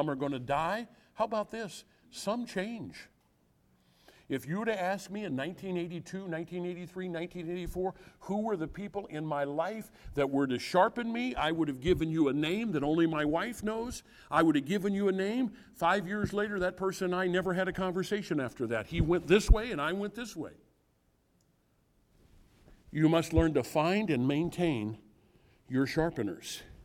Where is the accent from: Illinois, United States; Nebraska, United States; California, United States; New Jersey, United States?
Illinois, United States; Grafton; We're both from Illinois. We both have similar backgrounds. We both grew up on the Illinois River.